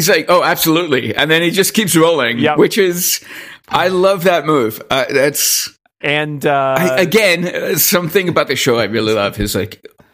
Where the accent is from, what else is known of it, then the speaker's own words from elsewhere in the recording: Canada; I know. I am Canadian. He is my king in waiting.